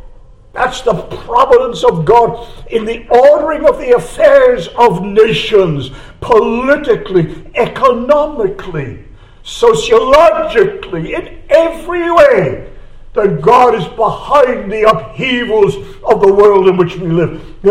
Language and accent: English; United Kingdom; Do we somehow, as it were, keep ourselves to ourselves because we're British?